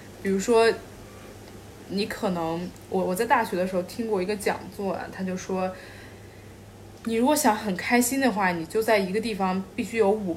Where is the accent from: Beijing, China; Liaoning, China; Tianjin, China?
Beijing, China; also born or lived in United States; 因为我在北京长大嘛